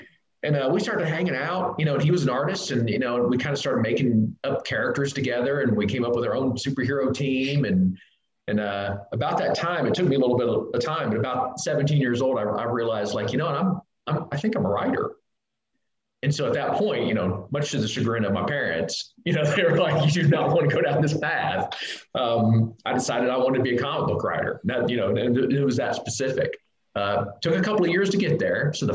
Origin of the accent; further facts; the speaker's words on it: Florida, United States; I grew up in Florida, so that's where I started out. I was an Army brat, so I moved around quite a bit.